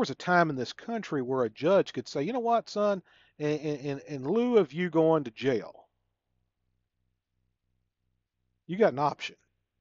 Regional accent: the South, United States; accent: Southern; Now, growing up in the South, I get made fun of my accent from time to time. Now, I'm proud of my Southern accent

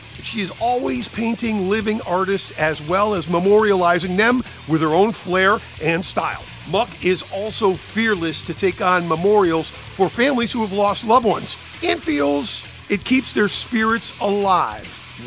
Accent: Connecticut, United States; Listen, I'm from Connecticut, and I have no love for up north of Connecticut

